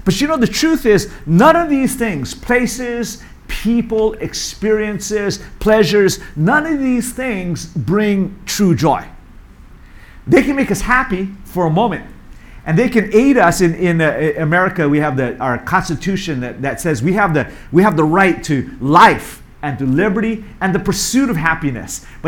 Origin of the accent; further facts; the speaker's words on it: Hawaii, United States; also born or lived in New York City; now in Taiwan; I knew her before I came here from New York City. Bertine was with us. Yeah. Kat, who's from where I grew up, Hawaii, you know, so we had that bond.